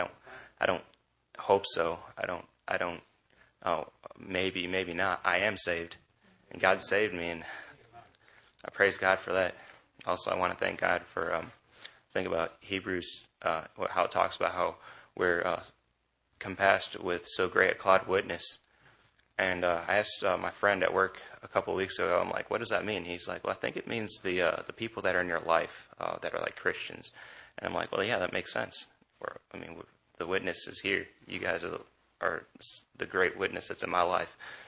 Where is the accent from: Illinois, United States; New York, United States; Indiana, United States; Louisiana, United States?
Indiana, United States; I'm from Northwest Indiana.